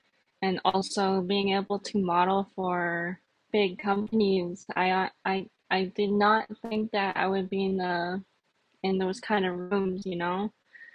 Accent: Winnipeg, Manitoba, Canada; I am Swampy Cree, and I am residing in Winnipeg, which I practically grew up like most of my life. I'm 26.

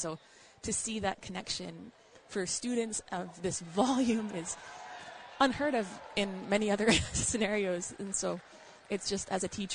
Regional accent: Canada; I'm from Canada.

